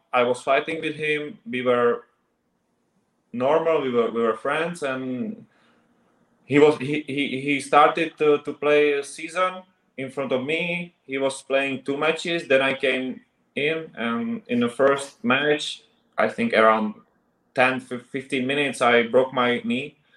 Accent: Czechia; English is a second language; because I'm from Czech Republic, so I was focused on East Europe and, you know, the West Europe and Germany.

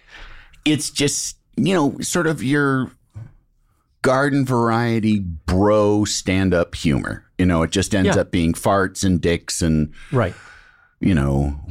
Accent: Illinois, United States; I'm from Illinois. I'm from the Midwest.

